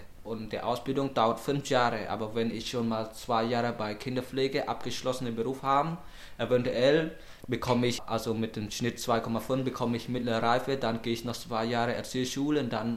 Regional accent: Cambodia; German is a second language; Ich komme aus Kambodscha. Neben Hauptstadt ist Phnom Penh und das ist mein Stadt heißt Dakhel und das ist ungefähr 80 Kilometer entfernt.

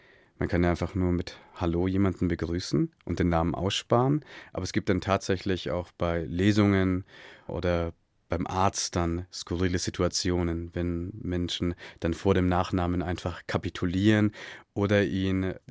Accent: Burgkunstadt, Bavaria, Germany; Ich bin in Oberfranken groß geworden, also zwischen Bamberg und Bayreuth, genau in der Mitte. Die Stadt heißt Burgkunststadt und dort habe ich bis zum Abitur gelebt. Also meine Familie ist 1984 in Berlin-Schönefeld gelandet.

